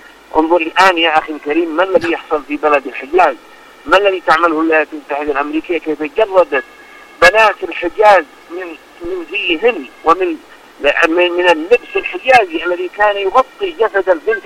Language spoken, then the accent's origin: Arabic; Yemen; موقفنا نحن كشعب يمني مؤمن